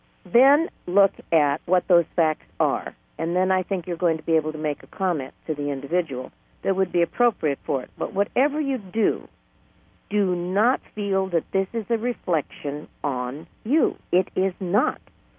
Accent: Los Angeles, California, United States; I was born and raised down in the Los Angeles area, and usually this time of the year it was so hot during the day

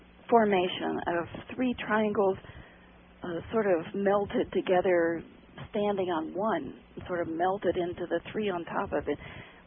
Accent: Ohio, United States; born there; I was born in Appalachian, Ohio, you know, down in the middle of nowhere.

